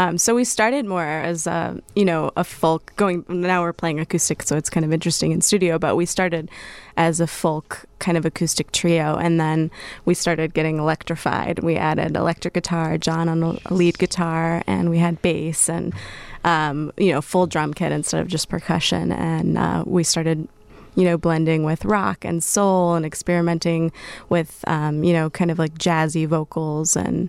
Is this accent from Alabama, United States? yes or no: no; St. Louis, Missouri, United States; I'm originally from near St. Louis